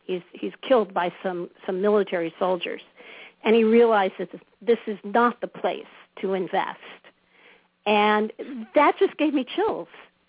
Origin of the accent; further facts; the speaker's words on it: East Coast, United States; I'm originally from the East Coast, my parents used to fly down to Havana and gamble.